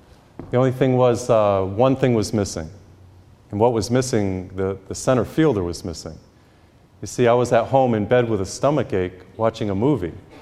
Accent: Massachusetts, United States; when I grew up in Massachusetts, I think I told you before, and grew up Catholic, I was baptized as a little baby, and I was confirmed in the eighth grade.

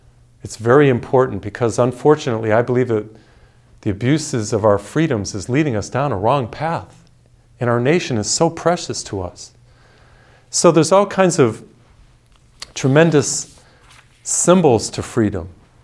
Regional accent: Massachusetts, United States; I come from New England, from Massachusetts.

